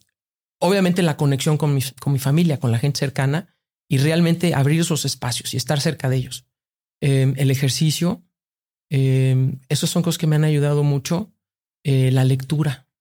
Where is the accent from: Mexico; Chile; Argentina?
Mexico; Tuxpan, Veracruz; moved away as an adult; also born or lived in New York; Entonces de ahí te llevé de mi infancia en Tuxpan a Nueva York, a banca, donde pues yo decía, ahora sí ya llegué.